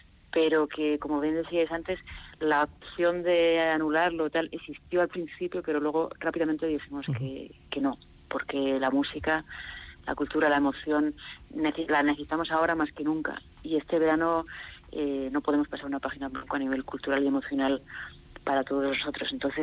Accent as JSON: {"language": "Spanish", "town": "Pamplona", "region": "Navarre", "country": "Spain", "tie": "born or raised there", "said": "de poder sembrar en mi ciudad de origen, en mi ciudad natal, en Pamplona"}